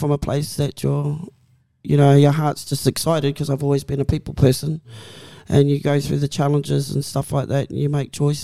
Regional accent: New Zealand; I do remember when I was a child, I used to play down in Rotorua. So I'm from New Zealand, of course.

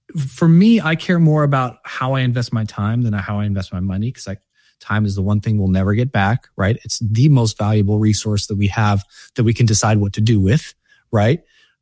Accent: Pennsylvania, United States; I was visiting my hometown in Pennsylvania when I get the email

